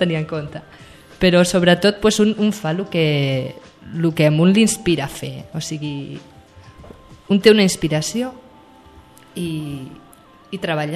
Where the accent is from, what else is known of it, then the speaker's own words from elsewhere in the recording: Barcelona, Catalonia, Spain; now in Sant Feliu, Spain; No, jo sóc de Barcelona. Però la muntanya sempre m'ha agradat molt, sempre, de sempre. I bueno, sempre havíem volgut viure a prop o viure a la muntanya.